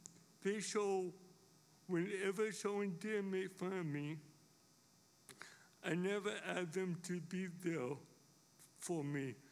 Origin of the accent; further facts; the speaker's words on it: West Palm Beach, Florida, United States; born there; I was born in St. Mary Hospital in West Palm Beach, Florida. I have older brother and sister.